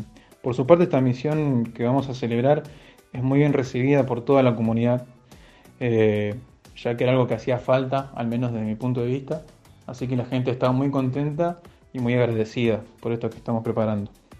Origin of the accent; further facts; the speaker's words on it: Monje, Santa Fe, Argentina; y junto a la comunidad, en este caso Monje, que es de donde yo soy.